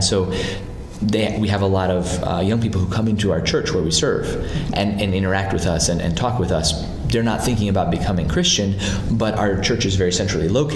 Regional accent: United States; moved away; I'm from America originally.

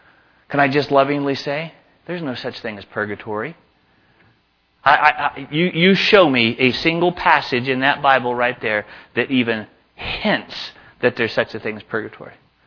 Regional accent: Tennessee, United States; That's a southern term, by the way. I'm from Tennessee, so that's a southern.

